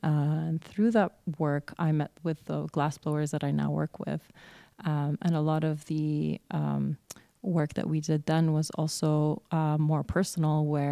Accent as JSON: {"language": "English", "country": "Palestine", "tie": "born or raised there", "said": "my practice kind of starts with my personal experience growing up in Palestine and kind of growing up being obsessed with objects and collecting things from my backyard and from archaeological sites in Palestine"}